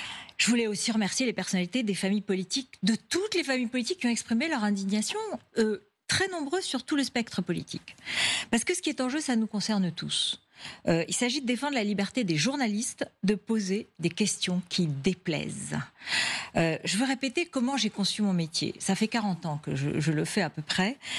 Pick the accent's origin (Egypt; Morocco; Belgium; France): Morocco; j'ai été élevée au Maroc, dans la connaissance et dans l'affection intime pour les traditions culturelles et cultuelles, juives, musulmanes et chrétiennes.